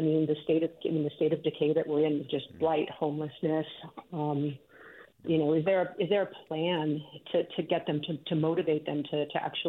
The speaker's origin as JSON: {"language": "English", "town": "San Jose", "region": "California", "country": "United States", "tie": "born or raised there", "said": "I grew up in East San Jose, left to go to college, came back."}